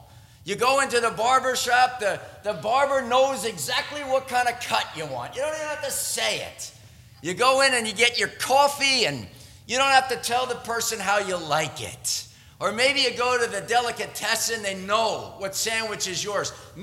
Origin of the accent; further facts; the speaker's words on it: New Jersey, United States; I mean, honestly, friends, I'm from Jersey, and we are the joke and sport of the Pennsylvania jokes.